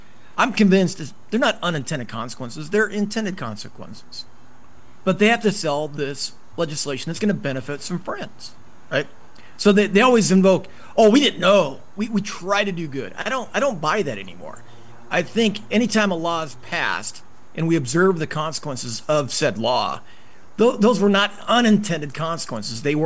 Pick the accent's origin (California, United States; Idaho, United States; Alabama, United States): Idaho, United States; because I'm going to be shipped off to Bremerton, Washington, and I'm from Idaho.